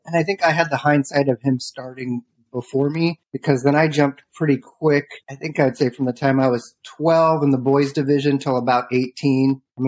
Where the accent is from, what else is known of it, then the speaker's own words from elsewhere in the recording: Manhattan Beach, California, United States; also born or lived in Canoga Park; Yeah, I was born in Canoga Park. We lived in Redondo growing up till about my fourth grade, which however old you are then, nine-ish. And then we lived in Manhattan Beach the rest of the time.